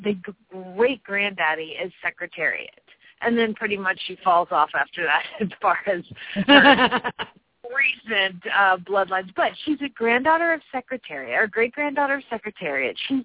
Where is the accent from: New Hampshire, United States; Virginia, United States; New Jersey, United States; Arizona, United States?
Arizona, United States; Phoenix; from Phoenix, Arizona